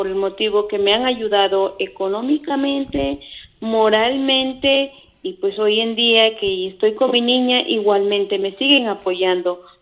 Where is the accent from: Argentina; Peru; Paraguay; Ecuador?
Ecuador; moved away; como yo soy emigrante, soy de Ecuador